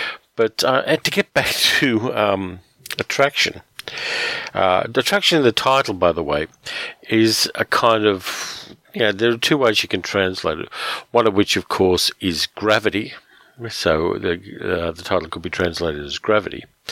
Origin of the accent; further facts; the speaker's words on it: Australia; being an Australian, a lot of the science fiction I read was either English or American